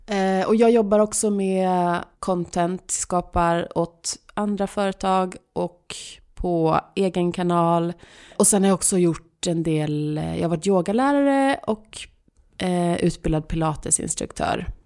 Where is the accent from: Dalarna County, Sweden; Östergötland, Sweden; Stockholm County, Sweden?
Stockholm County, Sweden; Stockholm; also born or lived in London; Jag växte upp i Stockholm, men sen flyttade jag till London när jag var typ 25 och bodde där i 2 år.